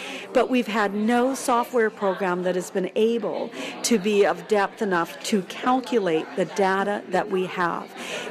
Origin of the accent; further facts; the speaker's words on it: Canada; as a Canadian